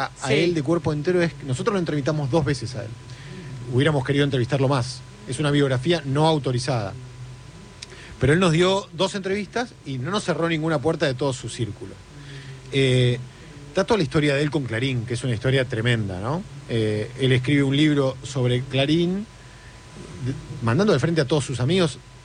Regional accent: Sarandí, Buenos Aires Province, Argentina; soy de Sarandí, que es casi el mismo barrio, claro, que el de él, claro, que de Villa Domínico.

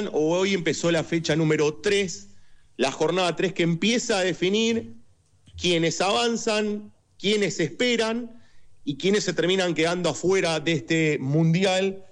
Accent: La Matanza, Buenos Aires Province, Argentina; born there; En La Matanza.

